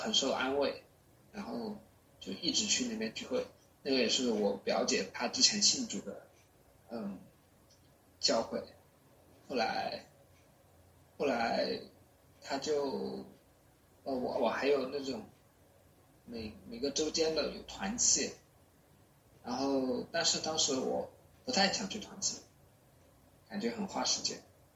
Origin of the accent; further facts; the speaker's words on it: Sichuan, China; 我是四川人，从小是出生在四川的一个小村里面。